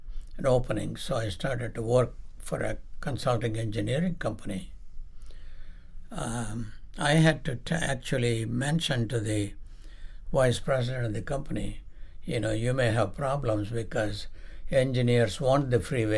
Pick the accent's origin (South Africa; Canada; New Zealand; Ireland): Canada; I think my sense of being Canadian is caring for essentially this country to be one country instead of a group of provinces.